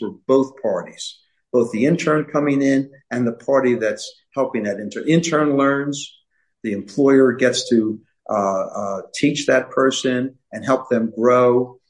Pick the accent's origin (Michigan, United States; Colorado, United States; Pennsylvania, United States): Pennsylvania, United States; Philadelphia; So growing up in South Philadelphia, I was fortunate enough to be in a neighborhood that was comprised of many different characters.